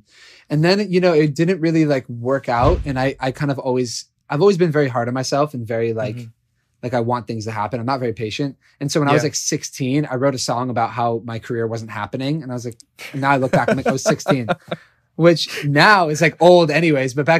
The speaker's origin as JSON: {"language": "English", "town": "San Francisco", "region": "California", "country": "United States", "tie": "born there", "also_born_or_lived": "Georgia / Pennsylvania / New York", "lives_now": "Los Angeles, United States", "said": "So I was born in San Francisco, and I moved around a lot growing up. I lived in Georgia and Pennsylvania and then New York, and then now here in LA."}